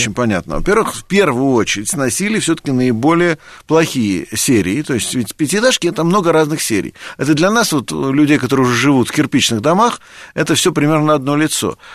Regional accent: Moscow, Russia; я просто как москвич об этом говорю

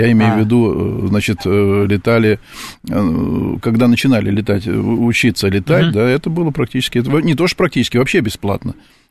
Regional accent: Moscow, Russia; А я помню свое детство тоже в Тушине.

